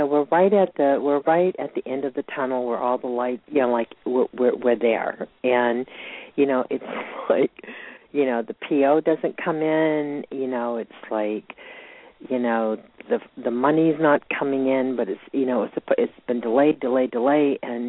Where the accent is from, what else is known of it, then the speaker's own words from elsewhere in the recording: Georgia, United States; I am from Georgia.